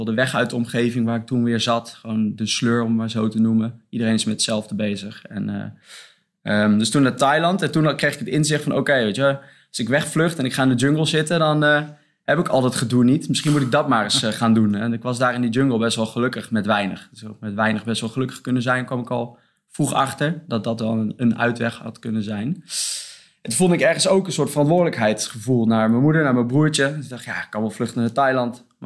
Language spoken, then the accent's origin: Dutch; Leusden, Utrecht, Netherlands; also born or lived in Amersfoort; In Amersfoort geboren, opgegroeid in Leusden.